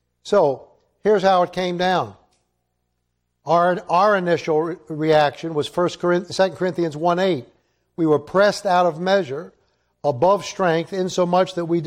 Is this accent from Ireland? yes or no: yes; Ireland; I'm an Irishman. That's what awake is all about, right?